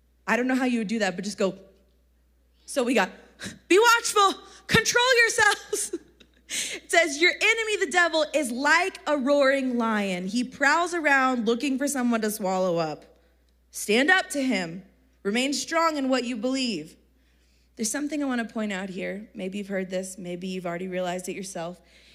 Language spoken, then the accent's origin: English; Texas, United States; I'm from Texas.